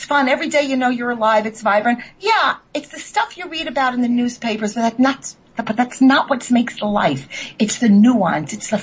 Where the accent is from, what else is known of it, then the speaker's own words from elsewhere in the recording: New York, United States; And as long as I kept my mouth shut, they didn't know I was from New York, so it was good.